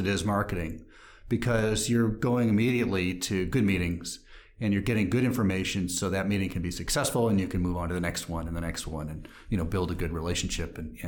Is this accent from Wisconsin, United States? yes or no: yes; Madison, Wisconsin, United States; I should have done it back in my hometown, you know, years ago. So I started up an Inner Circle Group in Madison as well.